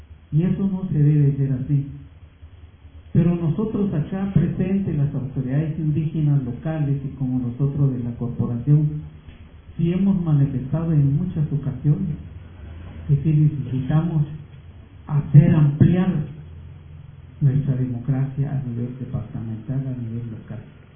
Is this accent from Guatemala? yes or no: yes; Guatemala; Y es por eso nosotros como guatemaltecos y guatemaltecas no avanzamos mucho en cuanto a un desarrollo local